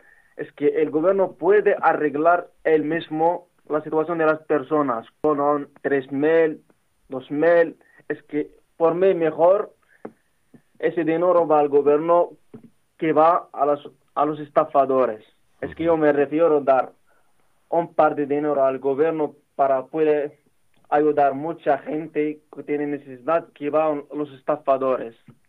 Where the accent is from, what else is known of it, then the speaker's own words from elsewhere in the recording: Morocco; Catalan is a second language; now in Spain; Bueno, soc del Marroc.